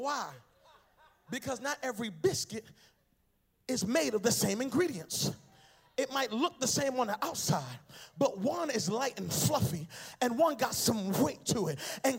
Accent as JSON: {"language": "English", "town": "Boston", "region": "Massachusetts", "country": "United States", "tie": "born or raised there", "said": "I grew up in Boston."}